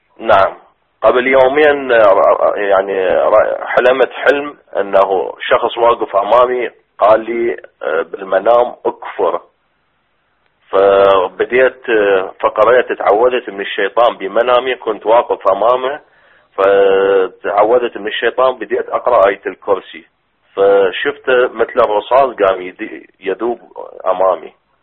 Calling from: Finland; أنا أقيم في فنلندا في شمال أوروبا، ففي مدينتي أنه المسجد يبعد عني تقريبا 13 كيلو.

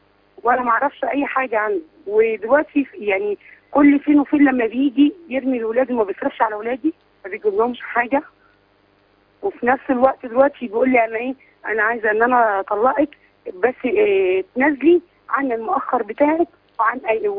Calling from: Beni Suef, Beni Suef Governorate, Egypt; من بني سويف

